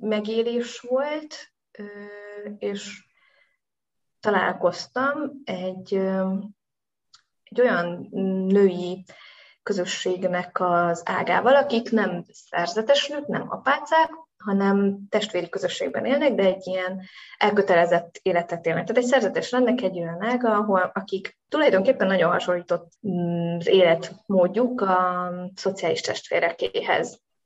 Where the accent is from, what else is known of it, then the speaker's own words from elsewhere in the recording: Solymár, Pest, Hungary; Én Solymáron nőttem föl egy 5 gyermekes katolikus családban.